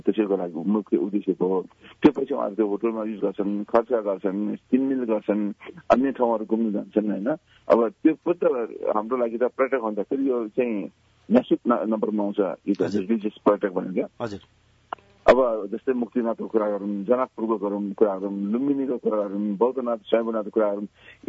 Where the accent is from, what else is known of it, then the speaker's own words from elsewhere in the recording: Khumbu, Koshi Province, Nepal; अहिले कुम्बुमा जति ठुलो जङ्गल छ तीमध्ये मेरो पनि रोप हुन्छ, हामीले रोप्यौँ